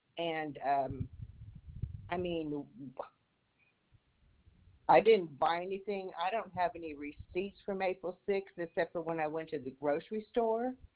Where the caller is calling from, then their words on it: Texas, United States; I'm calling from South Texas